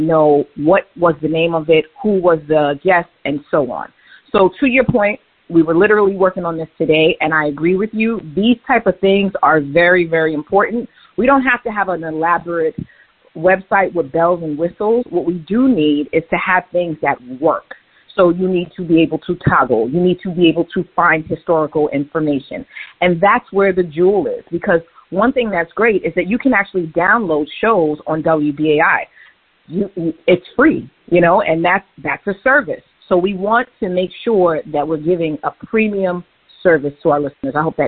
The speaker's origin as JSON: {"language": "English", "region": "New York", "country": "United States", "said": "But I'm a New Yorker, and I'm about to run the train"}